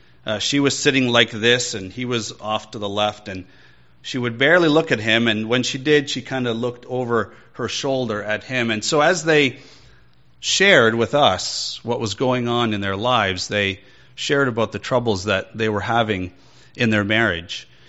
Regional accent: Scotland, United Kingdom; Now, for me, I'm Scottish, okay, so I'm a meat and potatoes guy, right?

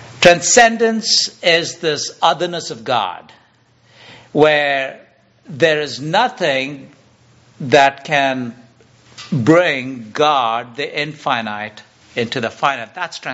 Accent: India; I'm from India

